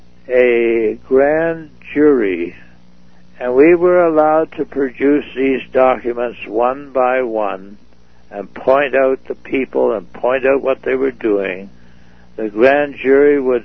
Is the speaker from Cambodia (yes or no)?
no; Canada; I assume my share of responsibility as a Canadian.